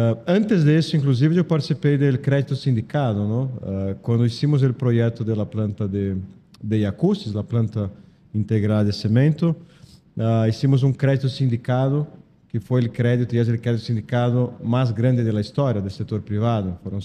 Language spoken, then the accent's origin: Spanish; Brazil; Spanish is a second language; now in Bolivia; yo soy de Brasil, creo que se percibe por mi acento, ¿no? Sí. Pero ya estoy acá en Bolivia 8 años, ¿no? En Brasil yo trabajé muchos años en Votorantim, en Grupo Votorantim, en la parte de cementos también. Y hace 8 años vine